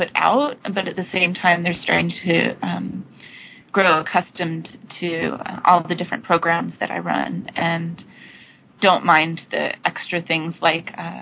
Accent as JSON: {"language": "English", "region": "Alaska", "country": "United States", "tie": "born or raised there", "also_born_or_lived": "Oregon", "lives_now": "Hong Kong", "said": "Well, I grew up in Alaska, and then I moved to Oregon"}